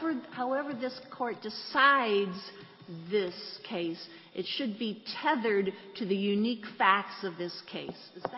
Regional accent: Richland Center, Wisconsin, United States; Let's say I'm in my hometown, Richland Center.

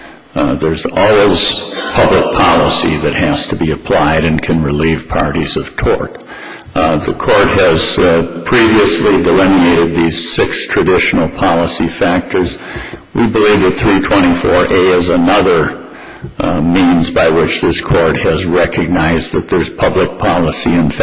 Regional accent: Sparta, United States; I'm from Sparta.

